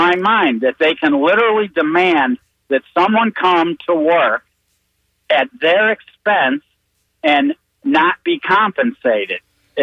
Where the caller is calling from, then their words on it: Clearwater, Florida, United States; from Clearwater.